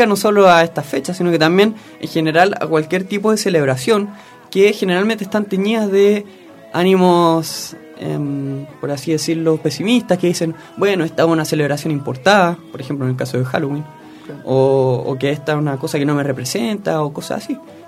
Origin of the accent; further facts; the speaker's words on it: Chile; yo soy chileno, pero no soy ni argentino, ni boliviano, ni peruano, ni uruguayo, ni ecuatoriano